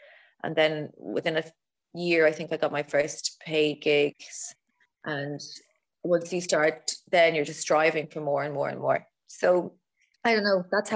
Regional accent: East of England, United Kingdom; accent: Essex; mine is more Essex, my accent.

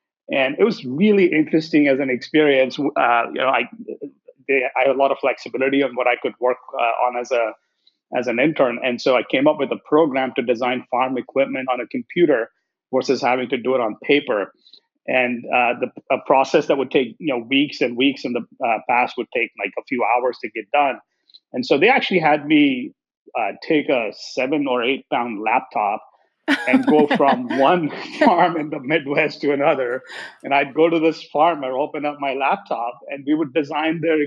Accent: India; moved away as an adult; now in United States; So, I grew up in India and studied engineering over there. And after finishing up engineering, rather than just take another job, I was seeking an adventure.

